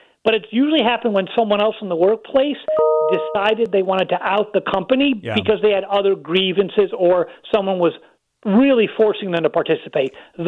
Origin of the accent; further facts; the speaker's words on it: Michigan, United States; Well, I'm from Michigan, and it's our last hope in the Big Ten, so I'll leave it at that.